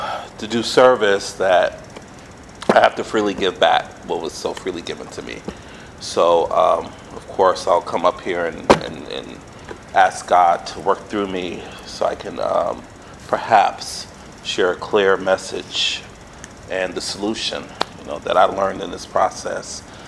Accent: Milwaukee, Wisconsin, United States; born there; I was born in Milwaukee, Wisconsin, and I have an older sister, and my dad.

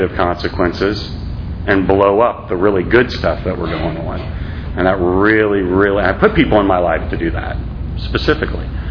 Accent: Winter Haven, Florida, United States; So I was raised in Winter Haven. If you guys don't know, it's about an hour east of here, in the middle of nowhere.

